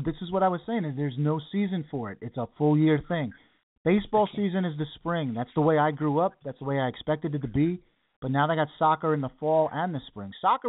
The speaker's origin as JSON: {"language": "English", "town": "New Rochelle", "region": "New York", "country": "United States", "tie": "born or raised there", "said": "And I was born in New York City, so were my kids. But I grew up in a town called New Rochelle."}